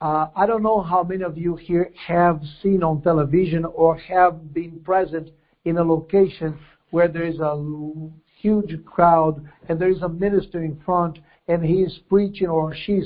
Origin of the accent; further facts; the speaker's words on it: Brazil; I came from Brazil. And Brazil, the Pentecostal fever is enormous.